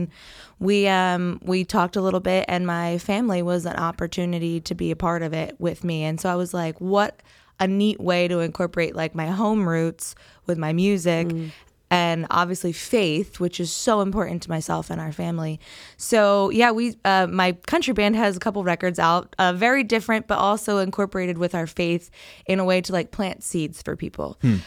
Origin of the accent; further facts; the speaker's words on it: Pennsylvania, United States; Yeah, so I grew up in Lancaster County. I grew up on my family's dairy farm, and it's still in our family today.